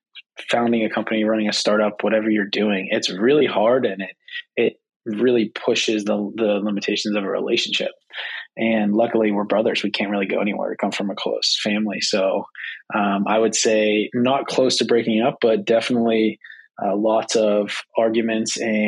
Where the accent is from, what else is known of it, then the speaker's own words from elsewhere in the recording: Pennsylvania, United States; We grew up in Pennsylvania. We both played high school sports. It was kind of a big deal to play high school football around here.